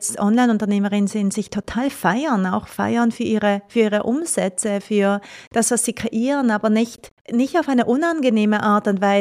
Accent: Basel, Basel-Stadt, Switzerland; Also in der Schweiz, gerade ich komme ja ursprünglich aus Basel

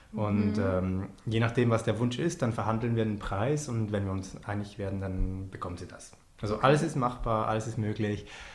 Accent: Switzerland; ich als Schweizer

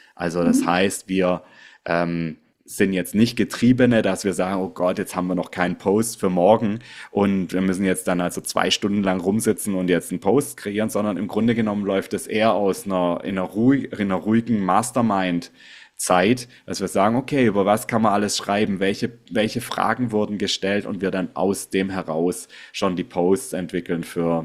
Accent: Southwest Germany, Germany; Ich komme aus dem Südwesten in Deutschland

